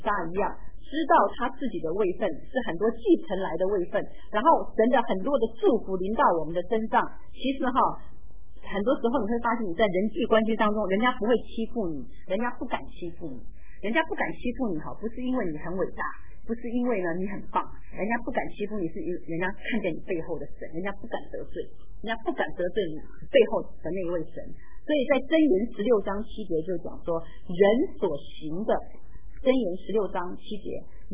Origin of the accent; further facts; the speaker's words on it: Taiwan; 我们从台湾来的那个我们这一辈以上的